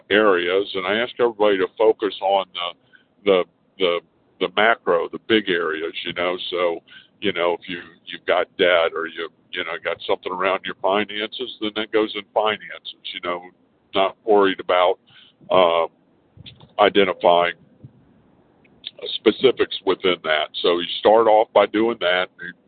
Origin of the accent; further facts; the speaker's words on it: Austin, Texas, United States; I'm from Austin, Texas, as most of you know